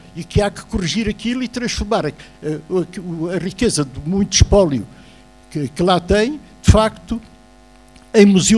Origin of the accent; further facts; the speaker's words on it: Lagos, Algarve, Portugal; born there; aqui desta cidade onde eu nasci, aqui há 86 anos